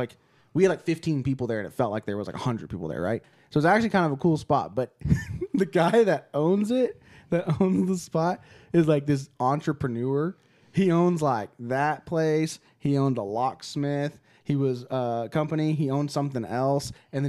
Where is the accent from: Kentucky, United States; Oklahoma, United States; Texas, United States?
Texas, United States; Dallas; So I'm from Dallas. So after I graduated from OU, I moved back home